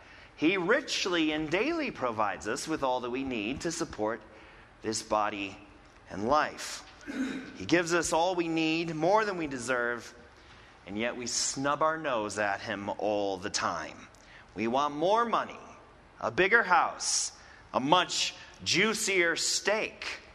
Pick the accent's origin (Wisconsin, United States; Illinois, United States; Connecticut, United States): Wisconsin, United States; Milwaukee; When I was growing up in Milwaukee, my parents owned an Italian restaurant.